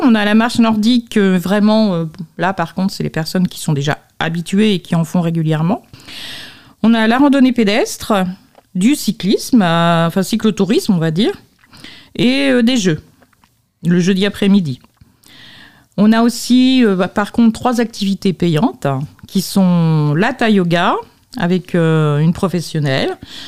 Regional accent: Pays de la Loire, France; Moi-même, je suis de Clé, Maine-et-Loire, donc c'est pas tout près.

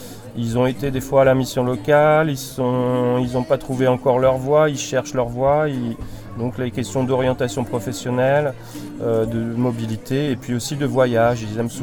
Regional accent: Brittany, France; je suis sociologue. Je viens de la région de Rennes.

